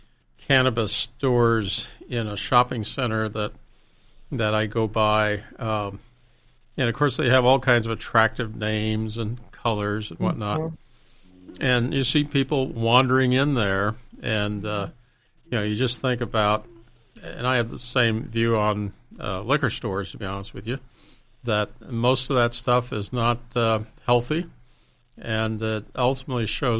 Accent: North Carolina, United States; And I grew up in the South. And North Carolina

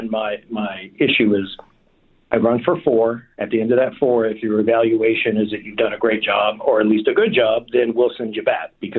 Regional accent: Poway, California, United States; also born or lived in Sacramento / San Diego County; So I am actually a California native. I was born in Sacramento, and our family relocated to San Diego County when I was three. Lived in the South Bay for a while, then moved a little further north. We lived in Poway, went to Poway High School

